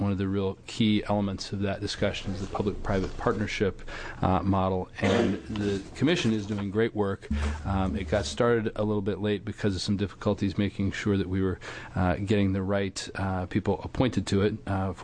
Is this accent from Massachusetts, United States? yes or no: no; Beaverton, Oregon, United States; from Beaverton.